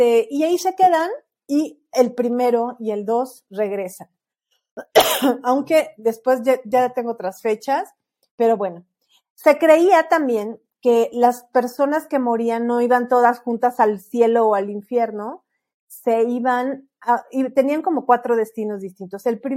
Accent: Mexico; creo que como mexicanos nos caracterizamos por festejar, por esta festividad.

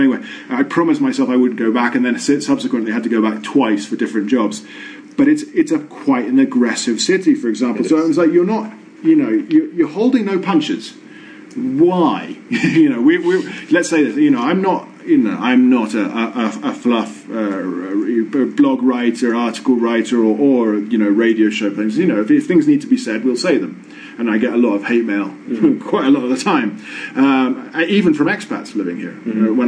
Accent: England, United Kingdom; as an English person, I am still a hooligan.

